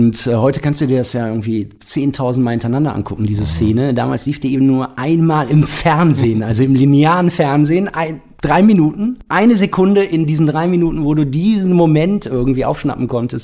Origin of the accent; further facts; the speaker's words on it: Düsseldorf, North Rhine-Westphalia, Germany; Ich komme aus Düsseldorf.